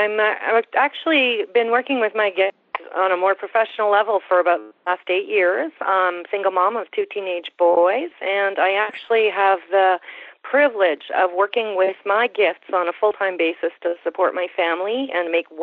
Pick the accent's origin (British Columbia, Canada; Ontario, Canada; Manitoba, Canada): Manitoba, Canada; Winnipeg; born there; now in Calgary, Canada; Well, I was born in Winnipeg, so I'm definitely a prairie girl.